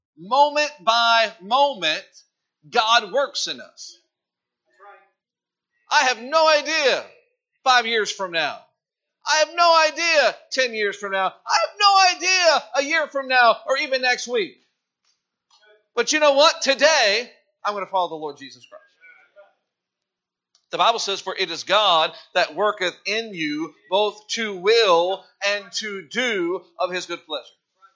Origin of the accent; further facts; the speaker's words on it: Indiana, United States; I'm from Indiana. She's from California. We met in Tennessee.